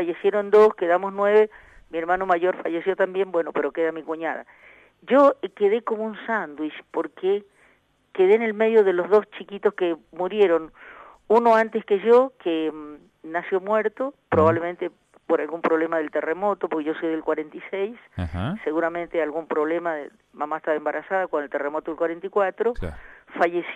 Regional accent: San Juan, Argentina; Sí, sí, soy sanjuanina.

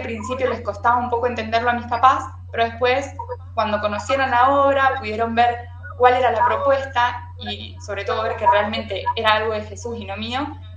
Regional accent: Rufino, Santa Fe, Argentina; de Rufino Santa Fe, y sentí el llamado a misionar cuando tenía 15 años

